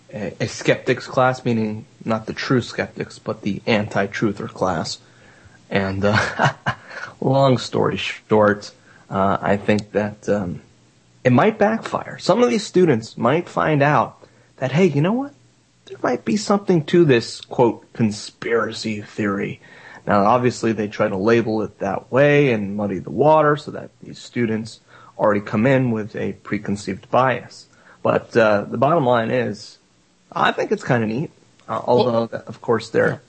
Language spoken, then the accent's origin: English; Florida, United States; Florida Atlantic University, near my hometown in South Florida.